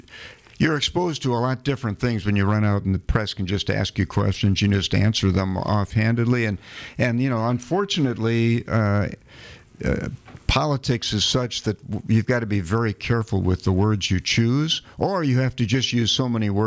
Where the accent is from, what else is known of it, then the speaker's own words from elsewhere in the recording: United States; Well, I'm not sure that the problem, as an American, I have is that apparently political machinery doesn't work.